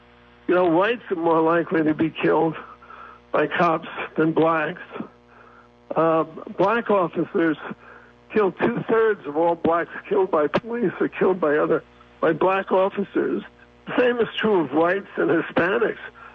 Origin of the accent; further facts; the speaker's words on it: United States; And I'm an American.